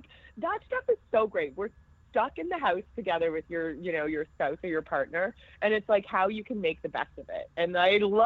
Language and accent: English; Toronto, Ontario, Canada; born or raised there